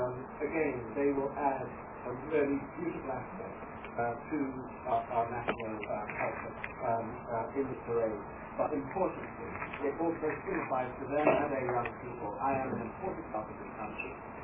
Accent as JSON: {"language": "English", "country": "South Africa", "said": "but I'm South African"}